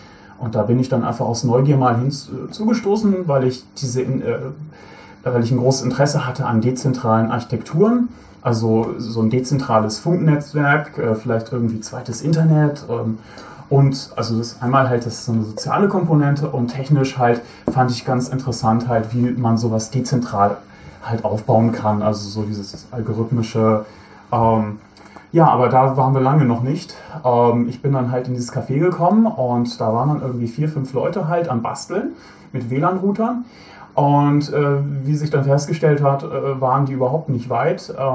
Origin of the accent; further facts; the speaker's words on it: Bielefeld, North Rhine-Westphalia, Germany; Ich komme ursprünglich aus dem Bereich Bielefeld. Das gibt es übrigens.